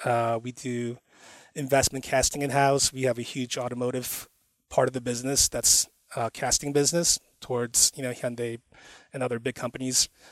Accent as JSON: {"language": "English", "town": "Chicago", "region": "Illinois", "country": "United States", "tie": "born or raised there", "also_born_or_lived": "Korea", "said": "she's growing up so different than how I grew up in Chicago or in Korea."}